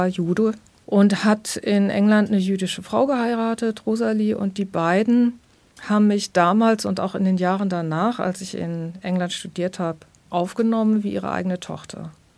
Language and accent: German; Germany; Also einfach auch als Deutsche da zwischen diesen jüdischen Menschen zu stehen, in dem Bewusstsein, das sind die Menschen, die in meinem Land ausgelöscht werden sollten.